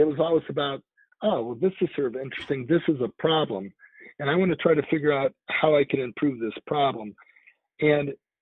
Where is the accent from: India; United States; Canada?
United States; Chicago, Illinois; So I grew up in Chicago, and there's Lou Malnati's and there was a Gino's, and I was introduced to deep dish pizza in a restaurant called Gino's East.